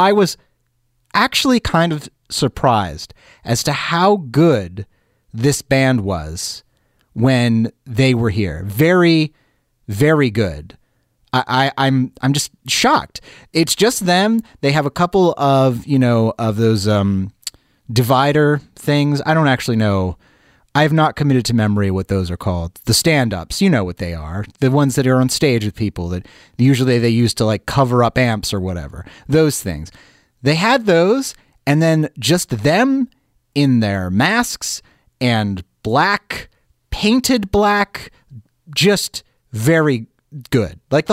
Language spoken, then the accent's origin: English; United States; I'm sorry. I grew up in the States.